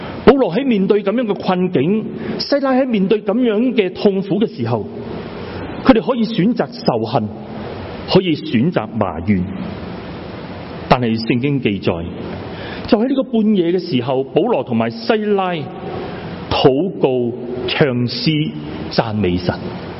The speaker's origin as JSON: {"language": "Cantonese", "country": "Hong Kong", "tie": "born or raised there", "said": "我们很多弟兄姊妹都在香港长大，我们在香港在夏天的时候经常是有台风是集港。"}